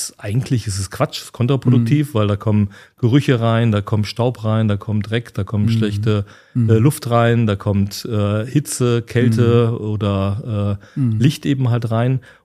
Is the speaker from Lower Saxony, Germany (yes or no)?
yes; Hanover, Lower Saxony, Germany; Und Hannover, ich bin Hannoveraner, das werde ich nicht verleugnen können.